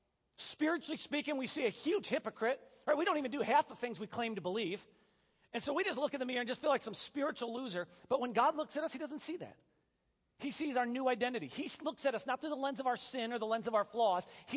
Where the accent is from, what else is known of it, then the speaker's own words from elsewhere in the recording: Wisconsin, United States; I am from Wisconsin, and so this hot, humid weather is amazing.